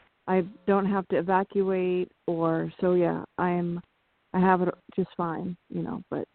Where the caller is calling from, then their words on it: California, United States; Yeah, this is … from California, Smoky, California.